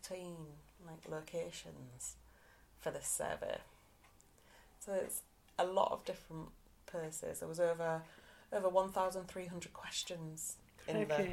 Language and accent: English; Hull, Yorkshire and the Humber, United Kingdom; I'm from a place called, I'm from Hull, so we would, that, bread cake is anything that you can put your sandwich in.